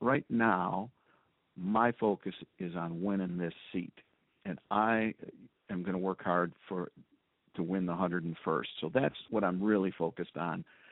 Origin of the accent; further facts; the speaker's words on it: Detroit, Michigan, United States; now in Traverse City, United States; Nope, born and raised in Detroit. Grew up listening to WJR and Ernie Harwell and all of those guys